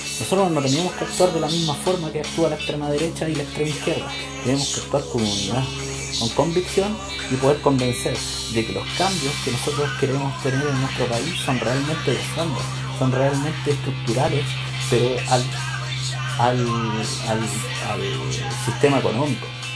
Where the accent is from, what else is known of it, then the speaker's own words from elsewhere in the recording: Chile; todos somos chilenos